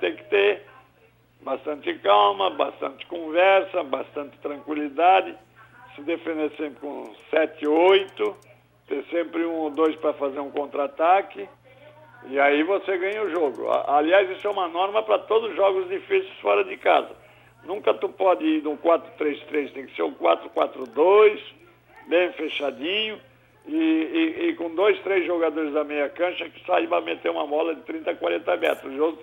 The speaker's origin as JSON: {"language": "Portuguese", "town": "Criciúma", "region": "Santa Catarina", "country": "Brazil", "tie": "born or raised there", "said": "Criciúma é minha terra, né?"}